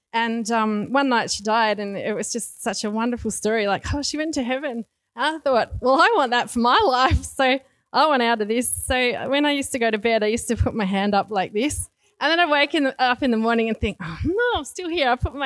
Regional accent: Melbourne, Victoria, Australia; born there; my background is I was born in Melbourne and my dad was a jazz musician and my mum was a nurse. And dad had been brought up a Catholic, but a very reluctant, not very excited Catholic.

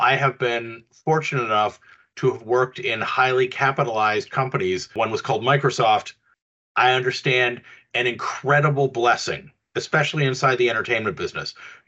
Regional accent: Canada; I'm originally from Canada.

